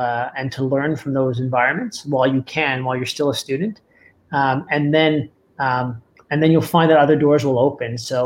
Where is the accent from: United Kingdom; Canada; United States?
Canada; Mississauga, Ontario; now in Saint John, Canada; I'm from Mississauga, Devin's from Vancouver, and we absolutely love St. John.